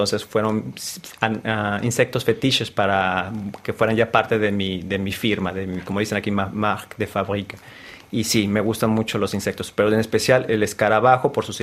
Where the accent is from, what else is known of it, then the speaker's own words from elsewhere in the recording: Mexico; Sí, es una manera que quiero rendirle homenaje a mi país. La melancolía y cómo se ve México desde afuera es más sensible.